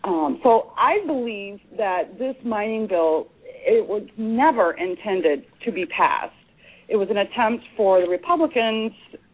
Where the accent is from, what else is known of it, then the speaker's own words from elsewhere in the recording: Burlington, Wisconsin, United States; I was in Burlington, in my hometown, where Senator Wengard was having a town hall meeting.